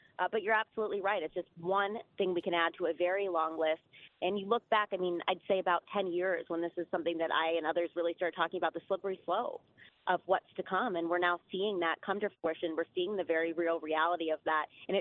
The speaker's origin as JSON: {"language": "English", "region": "Ohio", "country": "United States", "said": "I'm in Ohio. I'm from Ohio. I'm here every day talking to people."}